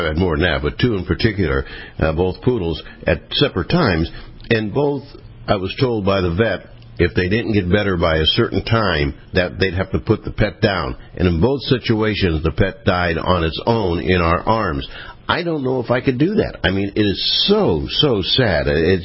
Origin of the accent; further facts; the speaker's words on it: Pennsylvania, United States; I have, and I'm from Pennsylvania, which we used to go whitewater rafting in that area, so I know it very well.